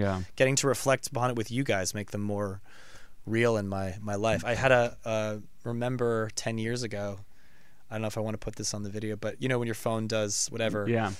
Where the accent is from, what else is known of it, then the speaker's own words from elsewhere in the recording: San Francisco, California, United States; now in Los Angeles, United States; a fun like pilgrimage I would make growing up in San Francisco to San Diego to go to Comic-Con.